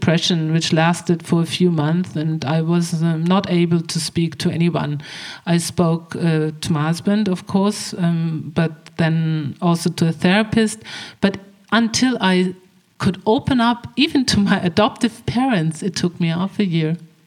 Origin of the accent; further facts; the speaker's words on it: Hamburg, Germany; And I was in the central library of my hometown in Hamburg.